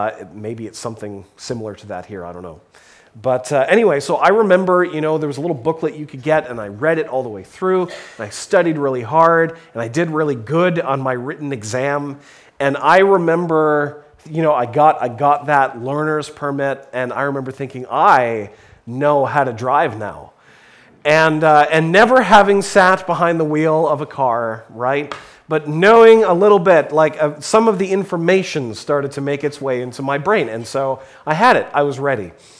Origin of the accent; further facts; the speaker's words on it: Ontario, Canada; now in Alberta, Canada; And I grew up in Ontario, so I don't know exactly how the graduated licensing thing works here in Alberta.